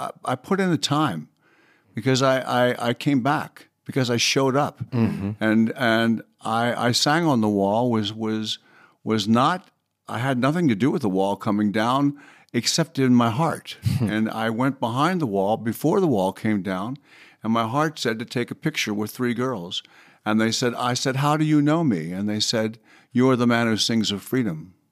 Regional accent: Wales, United Kingdom; and I'm from Wales.

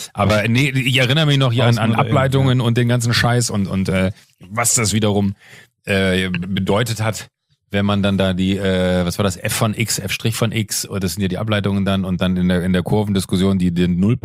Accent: Aldenhoven, North Rhine-Westphalia, Germany; Ich bin in Aldenhoven dann zur Schule gegangen

